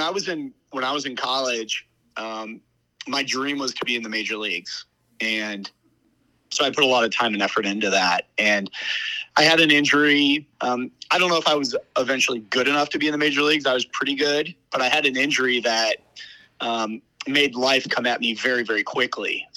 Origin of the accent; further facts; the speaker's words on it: Omaha, Nebraska, United States; Yeah, so I grew up in Omaha, Nebraska, and a long ways away.